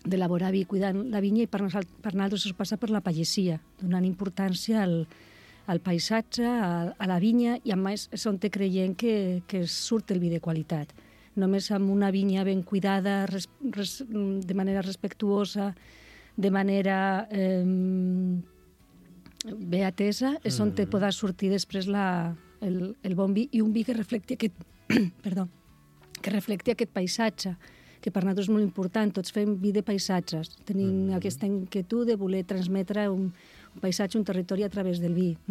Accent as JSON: {"language": "Catalan", "region": "Navarre", "country": "Spain", "tie": "born there", "moved": "as an adult", "lives_now": "Penedès, Spain", "said": "bueno, jo sóc originària de Navarra, vaig néixer a Navarra, però vaig vindre al Penedès a estudiar. I ja em vaig quedar atrapada aquí."}